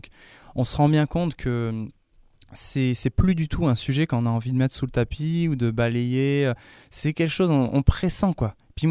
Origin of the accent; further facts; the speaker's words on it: Grenoble, Auvergne-Rhône-Alpes, France; Alors moi, je suis originaire de Grenoble.